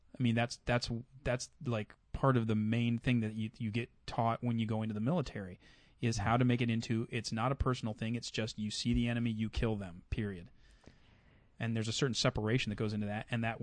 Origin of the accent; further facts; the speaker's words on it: Kentucky, United States; especially, I'm from Kentucky, so especially not there